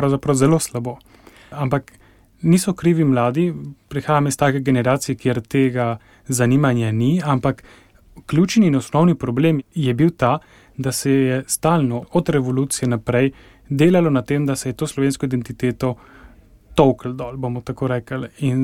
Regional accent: Argentina; Argentinski Slovenci smo znani po tem, da dihamo to domoljubje, a ne? Tako da od rojstva sem povezan s Slovenijo

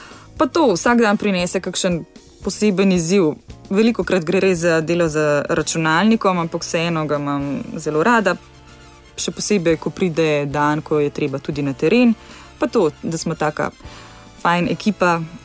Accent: Ljubljana, Central Slovenia, Slovenia; stara sem 31 let, rojena sem v Ljubljani, živim v Ljubljani, sicer stanujem v centru, ampak pravim, da sem doma na Fužinah.

